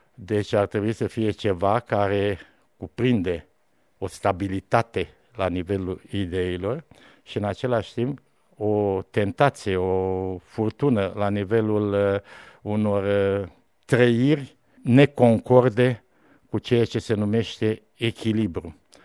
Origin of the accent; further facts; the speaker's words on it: Moldavia, Romania; Lumea însemnând lumea satului românesc, lumea regiunilor românești, sunt moldovean, am lucrat la Cluj, am lucrat la Arad, sunt român